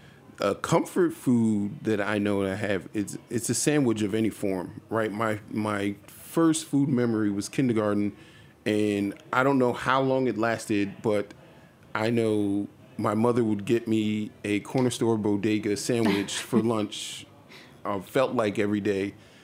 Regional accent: United States; am and have grown up in America, right? As many times as I've gone back, as many summers as I've spent, I'm still an American. So then I'm an American with Caribbean roots

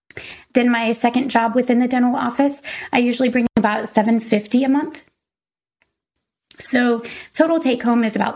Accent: Fort Worth, Texas, United States; also born or lived in Detroit; But that's where I moved from whenever I moved back to Texas, which is my hometown here in Fort Worth.

